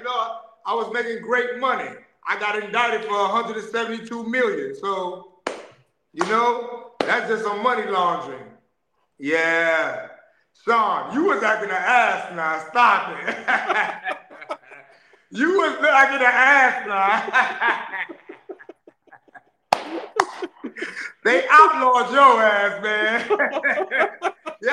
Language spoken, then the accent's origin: English; Haiti; moved away; I came from Haiti, 1984. We had a president called Jean-Claude Duvalier, and he was a dictator.